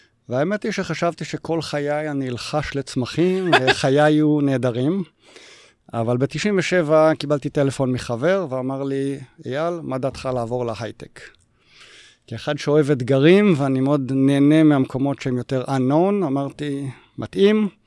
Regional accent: Montreal, Quebec, Canada; now in Shimshit, Israel; אני מכיר את מונטריאול, גדלתי שם בתור ילד, אז נורא נורא קר

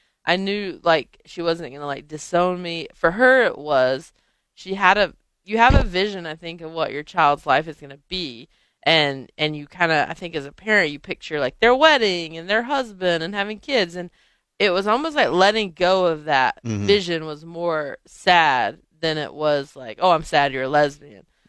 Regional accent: North Carolina, United States; I'm from North Carolina, I was a good Christian.

